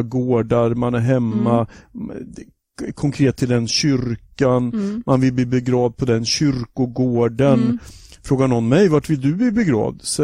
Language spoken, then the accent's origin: Swedish; Norrköping, Östergötland, Sweden; Ens i Norrköping har jag vuxit upp i olika stadsdelar.